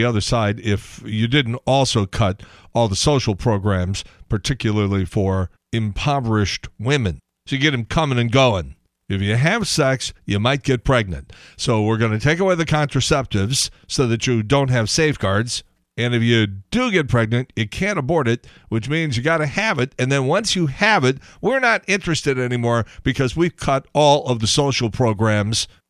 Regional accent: Chicago, Illinois, United States; I don't even watch the Cubs anymore, and I'm from Chicago, and they were my team when I was a little boy.

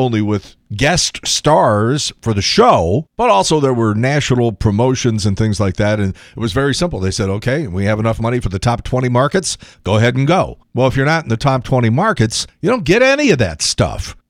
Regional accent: Chicago, Illinois, United States; I'm figuring, okay, well, I'm from Chicago. It's 5 hours away to St. Louis. It's the Midwest.

